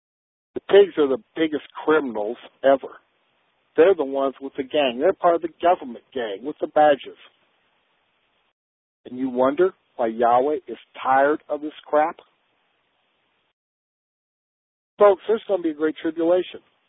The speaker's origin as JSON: {"language": "English", "region": "South Dakota", "country": "United States", "said": "I come from South Dakota. South Dakota is probably the most racist state next to Mississippi"}